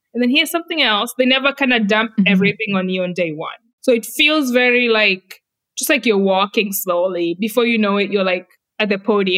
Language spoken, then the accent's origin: English; Kenya; I'm coming from Kenya and our culture is very reserved, and especially for women, we're very reserved.